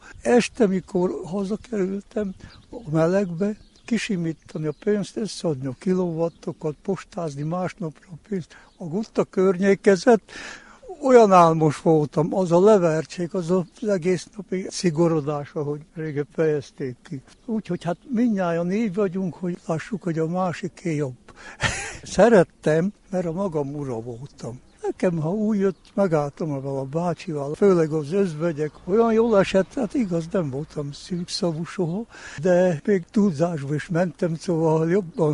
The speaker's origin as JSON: {"language": "Hungarian", "town": "Backamadaras", "region": "Mureș County", "country": "Romania", "tie": "born or raised there", "said": "itt születtem Backamadarason, mindig itt éltem."}